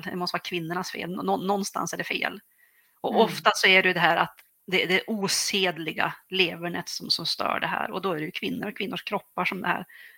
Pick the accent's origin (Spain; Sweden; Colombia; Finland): Sweden; Härnösand, Västernorrland County; Jag kommer ju från Härnösand, och där det här utspelar sig från.